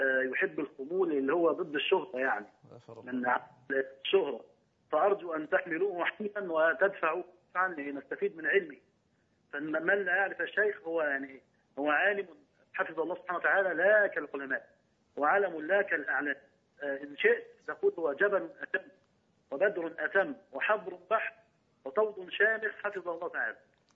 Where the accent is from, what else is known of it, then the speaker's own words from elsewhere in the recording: Alexandria, Alexandria Governorate, Egypt; من الاسكندرية.